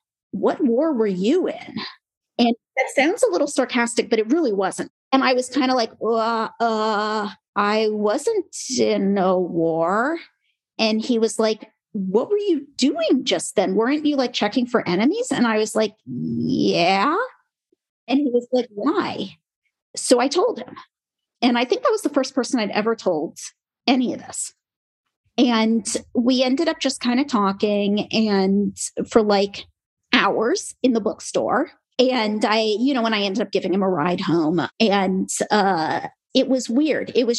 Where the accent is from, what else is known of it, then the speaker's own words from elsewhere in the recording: United States; No one will bully me because, hey, I'm an American too.